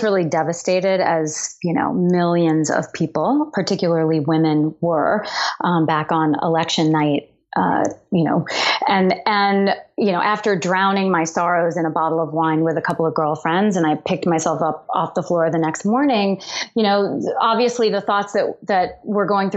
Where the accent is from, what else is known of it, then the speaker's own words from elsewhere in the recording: New Orleans, Louisiana, United States; I'm from New Orleans, and I wrote a letter to the editor of the Times-Picayune, the local paper, about abortion legislation